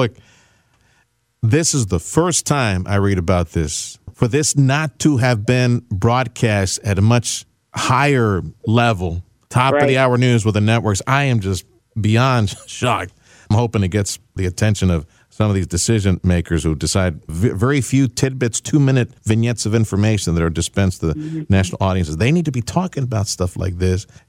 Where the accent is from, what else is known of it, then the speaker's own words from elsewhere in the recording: Houston, Texas, United States; also born or lived in McAllen, United States; Which, you know, I was born in McAllen, but as a teenager, you know, it is when you're a teenager. Usually that's your hometown. That'd be Houston.